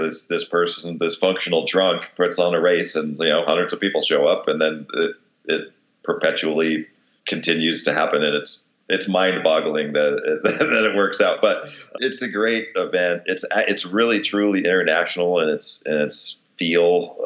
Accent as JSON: {"language": "English", "town": "Detroit", "region": "Michigan", "country": "United States", "said": "I'm a machinist from Detroit, and I like single speeds"}